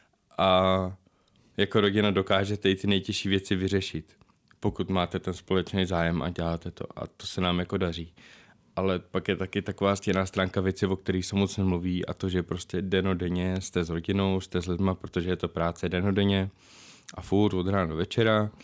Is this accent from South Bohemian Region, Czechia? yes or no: yes; Záhoří, South Bohemian Region, Czechia; my pocházíme 5 kilometrů odsud ze Záhoří, mm-hmm. kde jsme bydleli vlastně do konce mý základní školy, pak jsme se odstěhovali na pár let do nového domku, který jsme zrekonstruovali. No a pak odsud jsme se nastěhovali do Struh, do Kravína.